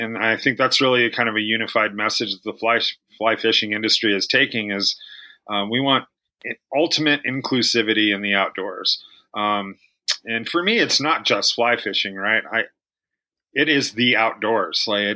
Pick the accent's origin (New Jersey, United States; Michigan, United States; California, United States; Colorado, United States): Colorado, United States; Leadville; I was born in Leadville, Colorado, and kind of grew up in, you know, outside hunting and fishing my whole life.